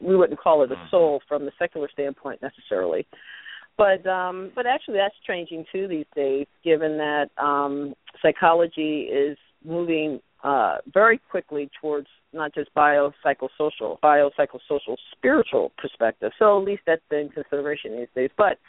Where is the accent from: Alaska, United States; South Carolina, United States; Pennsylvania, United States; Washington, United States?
Pennsylvania, United States; Philadelphia; There's nothing here in Pittsburgh that comes close to my neighborhood where I grew up in West Philly.